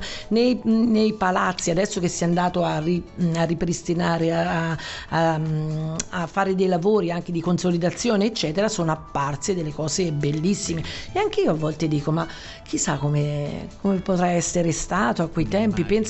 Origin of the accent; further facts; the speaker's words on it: Assisi, Umbria, Italy; anch'io vengo da Assisi, quindi considerata una città per eccellenza medievale, no? Perché è legata a San Francesco, Santa Chiara